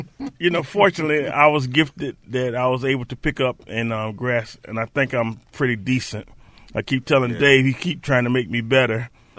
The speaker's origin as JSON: {"language": "English", "town": "Rochester", "region": "New York", "country": "United States", "said": "But when I mention I'm from Rochester, New York."}